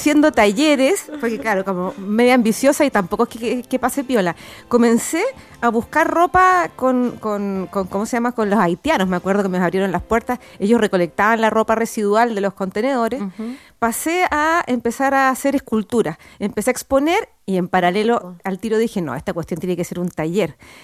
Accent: Concepción, Biobío, Chile; Mira, yo soy de Concepción oriunda.

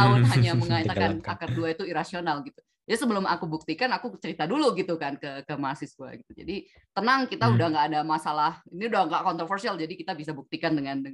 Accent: Berastagi, North Sumatra, Indonesia; Jadi karena aku gedenya di kota kecil nggak ada Gramedia or anything like this. Jadi aku gedenya itu di Brastagi itu di Sumatera Utara. Kota besar yang paling dekat Medan ya.

